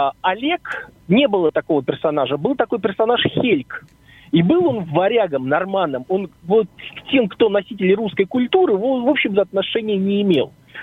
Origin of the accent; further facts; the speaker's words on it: Saint Petersburg, Russia; Я из Санкт-Петербурга.